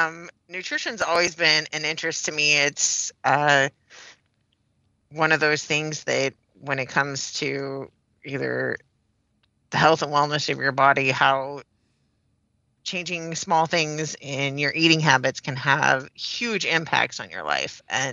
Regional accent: Nebraska, United States; I am originally from Nebraska.

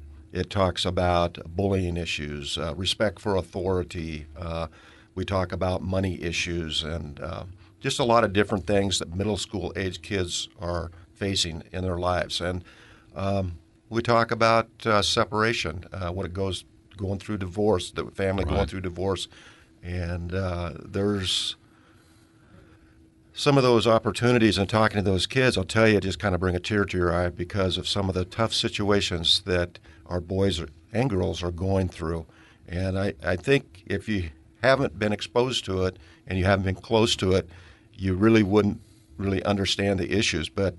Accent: Coquille, Oregon, United States; also born or lived in Myrtle Point; Well, you know, I'm a South Coast guy.

